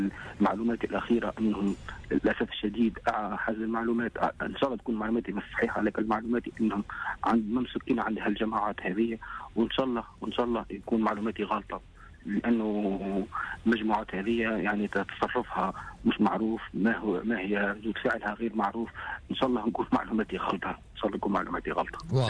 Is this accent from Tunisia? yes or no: yes; Tunisia; نحن كتونسيين وكمراقبين وكإعلاميين